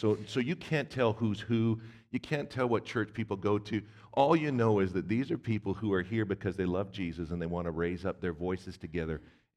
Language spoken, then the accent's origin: English; Vancouver, British Columbia, Canada; I was raised in Vancouver, British Columbia. What you need to know about that is just lots of shoreline, lots of heavy sand mixed with clay.